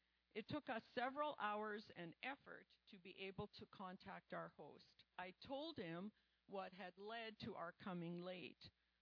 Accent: Edo, Nigeria; We left Edo State, which is my hometown, at about 6 p.m. on that day.

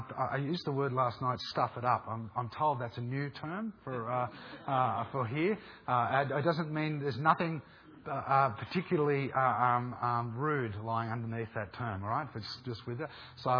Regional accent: Australia; I'm an Australian, so forgive me.

